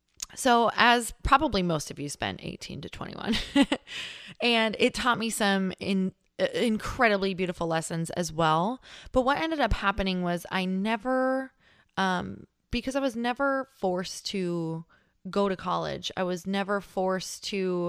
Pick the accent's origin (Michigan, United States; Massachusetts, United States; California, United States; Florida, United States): Michigan, United States; accent: Upper Peninsula; I grew up in Upper Michigan. Did you guys know there was an upper part to Michigan? Didn't think so. So yes, it's an upper peninsula. Borderline Canada might as well be Canada. We have a crazy Canadian accent, but not really.